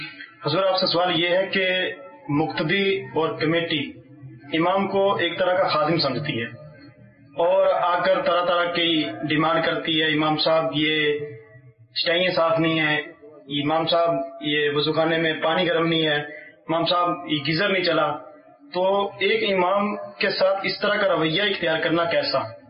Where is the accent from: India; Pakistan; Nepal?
Pakistan; Gujranwala, Punjab; और मैं गुजरावाला का रहने वाला हूँ